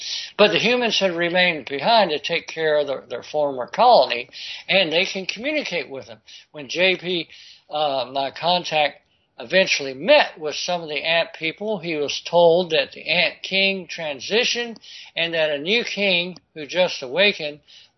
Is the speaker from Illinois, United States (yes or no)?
no; Florida, United States; which is right near where I grew up in Florida, in northwest Florida, there in North Florida